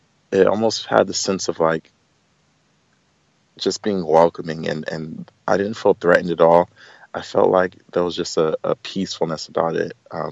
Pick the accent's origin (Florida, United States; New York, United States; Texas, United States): Florida, United States; And I'm from Florida, which is completely flat.